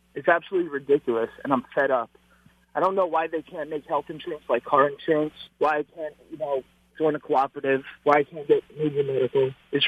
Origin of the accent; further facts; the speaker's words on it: New York, United States; I'm from New York originally. I moved up here, but I like it up here.